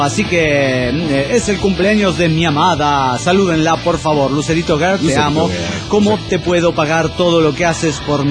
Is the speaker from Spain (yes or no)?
no; Mexico City, Mexico; Yo soy chilanga, nací y crecí en el DF. Mi domador es de Jalisco y mi mami es de Guerrero, pero mis hermanos y yo somos del defectuoso